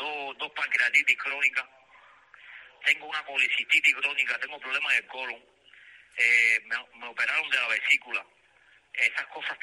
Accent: Cárdenas, Matanzas, Cuba; Sí, Cárdenas Matanzas.

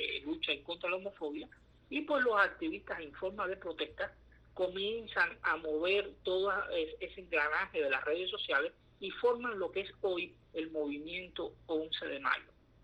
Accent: Cuba; como cubanos y como cubanas

